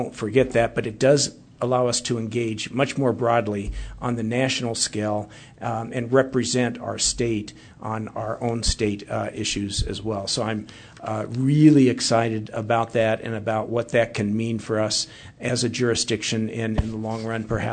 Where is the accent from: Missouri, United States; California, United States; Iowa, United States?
Missouri, United States; Kansas City; we've been invited along with my hometown of Kansas City, where there is the best barbecue in the world